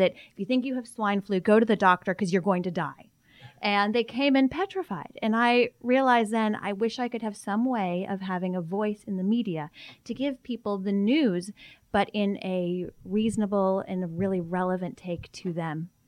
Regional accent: Chattanooga, Tennessee, United States; So I grew up in Chattanooga. So I'm, you know, a Southern girl at heart.

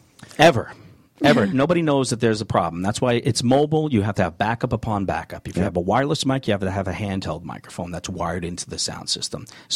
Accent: New York, United States; And the bride picked me because I was from New York

